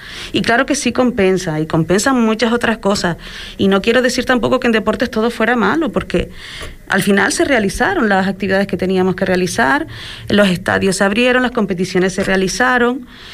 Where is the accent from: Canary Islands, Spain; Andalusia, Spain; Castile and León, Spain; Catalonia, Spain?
Canary Islands, Spain; Puerto del Rosario; Yo soy majorera, soy de Puerto del Rosario